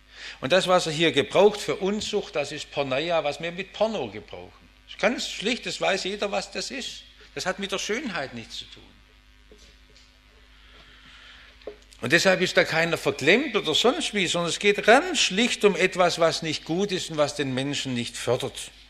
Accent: Stuttgart, Baden-Württemberg, Germany; Ich bin ja im Stuttgarter Westen aufgewachsen

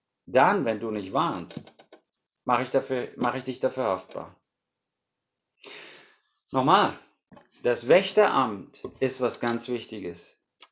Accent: Rhineland-Palatinate, Germany; Wir kommen ja aus Rheinland-Pfalz, das ist ein Burgenland.

